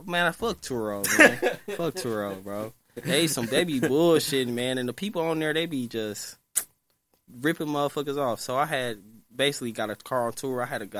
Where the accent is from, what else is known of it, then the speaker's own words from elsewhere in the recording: Milwaukee, Wisconsin, United States; Wherever I go, I tell motherfuckers I'm from Milwaukee.